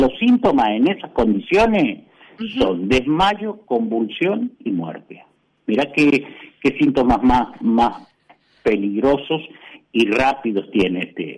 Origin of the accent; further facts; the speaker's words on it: Mendoza, Argentina; yo soy nacido en Mendoza, en la zona sur, y hacía mucho frío, y yo me acuerdo cuando yo era chico